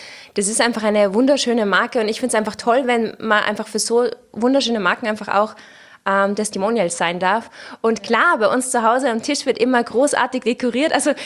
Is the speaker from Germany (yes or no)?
no; Salzburg, Austria; gerade auch als Salzburgerin